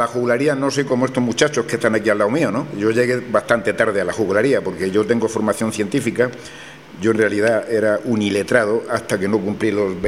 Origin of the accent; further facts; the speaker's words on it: Santiago de la Ribera, Region of Murcia, Spain; moved away; me quedaba mirando el mar allí en mi tierra, en Santiago de la Ribera, provincia de Murcia, de provincia de la cual me siento algo exiliado, voluntario.